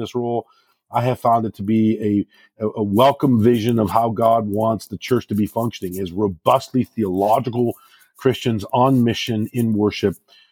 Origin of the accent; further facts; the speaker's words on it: Rockford, Illinois, United States; I felt a desire to go back into my own tradition in my own community, growing up in the Rockford, Illinois area, and minister to my people